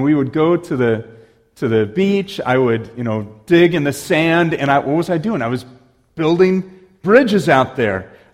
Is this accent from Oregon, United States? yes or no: yes; Newberg, Oregon, United States; I grew up in Newburgh, Oregon. My dad was at George Fox College back then, now university.